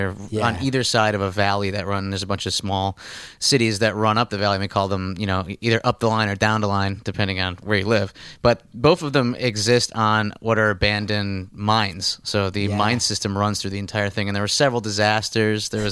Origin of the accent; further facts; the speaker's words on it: Scranton, Pennsylvania, United States; Oh yeah, that's such a great point about growing up in the Northeast area like that. Like Scranton was northeastern Pennsylvania, right above the Poconos.